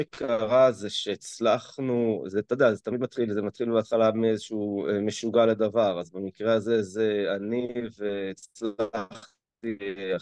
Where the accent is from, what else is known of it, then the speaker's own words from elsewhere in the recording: Ein Gev, Northern District, Israel; אני מקיבוץ עין גב.